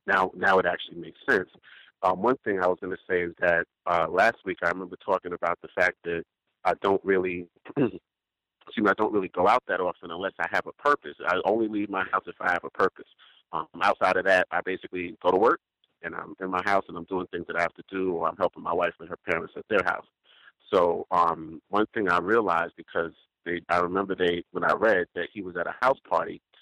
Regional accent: Brooklyn, New York, United States; And I just remember growing up in Brooklyn in the 80s and the 90s, and house parties were one of the most dangerous places you could go

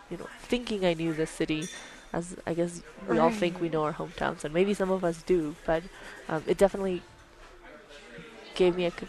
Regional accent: Miami, Florida, United States; was going to be my hometown of Miami.

